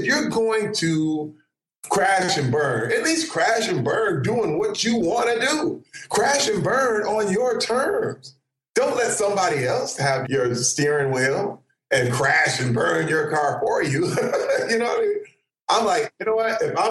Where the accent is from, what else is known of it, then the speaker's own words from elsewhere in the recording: Flint, Michigan, United States; You know, let me tell you, people think it's the worst thing growing up in Flint. No, it's the best thing, because I actually saw what these people were talking about and where they ended up.